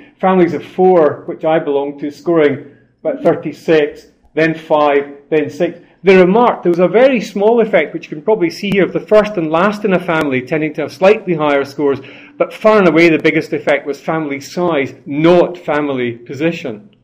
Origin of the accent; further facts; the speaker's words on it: Carluke, Scotland, United Kingdom; I've taken this from my hometown in Carluke, and it contains my father's brother as one of the people.